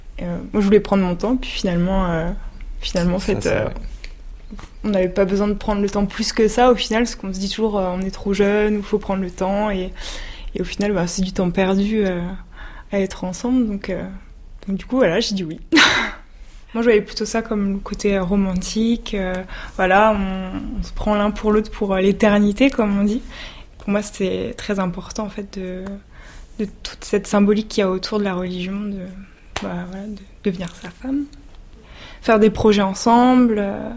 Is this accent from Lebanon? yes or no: no; Valence, Auvergne-Rhône-Alpes, France; je suis originaire de Valence, dans la Drôme, et quoi dire d'autre, voilà.